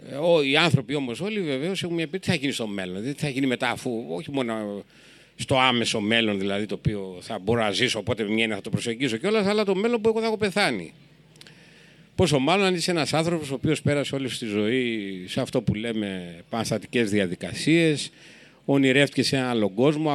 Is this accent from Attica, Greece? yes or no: yes; Athens, Attica, Greece; Εγώ είμαι από την Αθήνα, και αυτό λέω στην πόλη σας